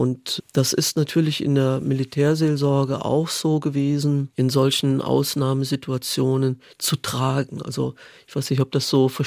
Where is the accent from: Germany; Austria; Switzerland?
Germany; Neuwied, Rhineland-Palatinate; Ich komme ja Neuwied am Rhein. Ich bin mit dem Blick auf den Rhein groß geworden.